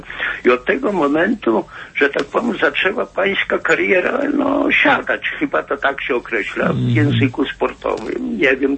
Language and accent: Polish; Białystok, Podlaskie Voivodeship, Poland; bo ja jestem z Białegostoku